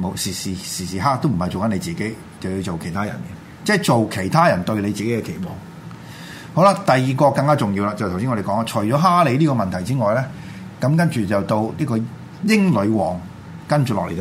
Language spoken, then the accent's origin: Cantonese; Guangdong, China; 等於我哋廣東人話飯係背脊向天嘅嘢咧，都食得噶啦